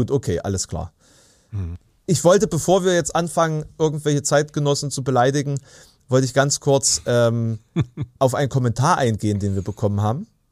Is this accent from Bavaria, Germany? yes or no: no; Saxony-Anhalt, Germany; Der meistens ausgetrocknete Strom, der durch meine Heimat fließt.